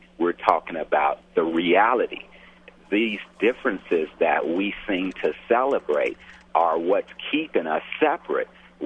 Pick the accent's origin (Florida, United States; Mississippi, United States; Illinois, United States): Illinois, United States; Chicago; I grew up in Chicago on the South Side, and I never knew anyone that was not black until I joined the military.